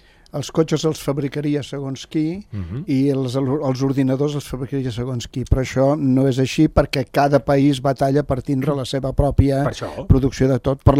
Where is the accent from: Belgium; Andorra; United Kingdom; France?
Andorra; Al final acabat dient que sóc català de passaport andorrà, que és una definició bastant clara del que sóc.